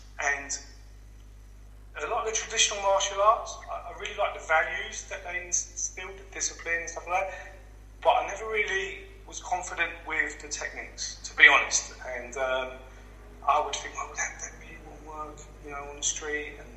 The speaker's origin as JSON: {"language": "English", "region": "London", "country": "United Kingdom", "tie": "born or raised there", "said": "I went to school and I grew up in East London, so we have a great, fantastic boxing background."}